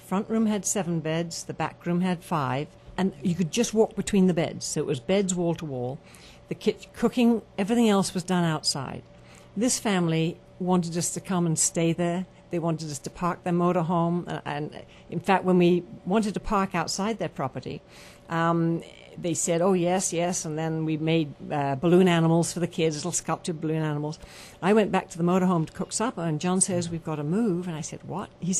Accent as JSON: {"language": "English", "region": "England", "country": "United Kingdom", "moved": "as an adult", "lives_now": "San Diego, United States", "said": "No, I'm originally from England."}